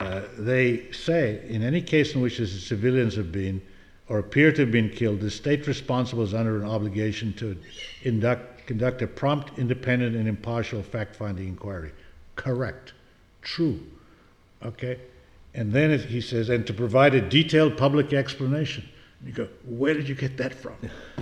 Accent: South Africa; Now, I am originally from South Africa

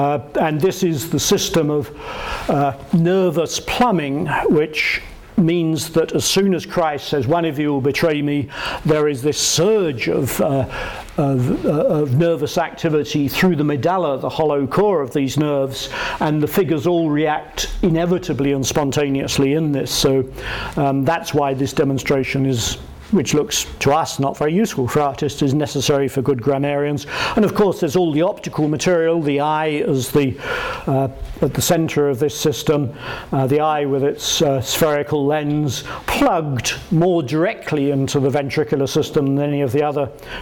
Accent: Windsor, South East England, United Kingdom; Windsor was my hometown, so it's slightly odd

